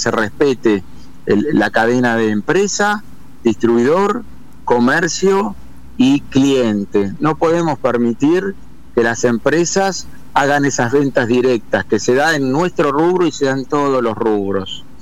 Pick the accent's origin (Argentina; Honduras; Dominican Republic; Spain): Argentina; somos argentinos, bueno, y vos sabés lo que somos con la inflación.